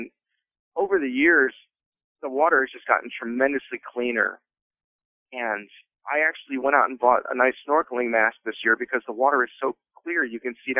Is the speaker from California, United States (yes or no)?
yes; San Diego, California, United States; also born or lived in New Jersey; now in Ohio, United States; I'm not used to this growing up in San Diego and in New Jersey, you know, but in Ohio